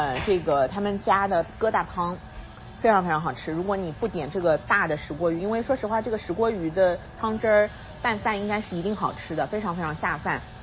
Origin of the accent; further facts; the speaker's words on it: southern China, China; 我们南方讲蔬菜就一定要是指绿叶菜。